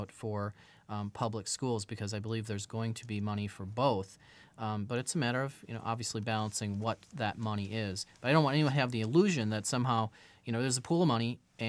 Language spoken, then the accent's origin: English; Abbotsford, British Columbia, Canada; I'm very proud of my hometown and very proud of my school that I graduated from